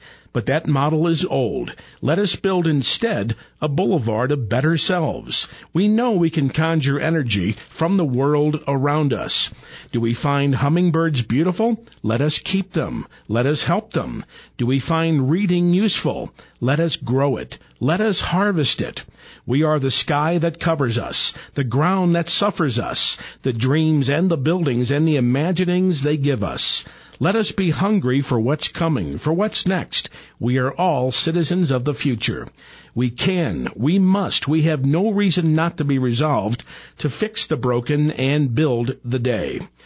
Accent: Midwest, United States; I have never talked that fast in all my life, and I'm from the Midwest.

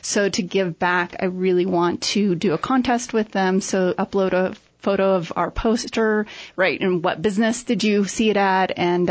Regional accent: California, United States; I grew up in California, and did a lot of events.

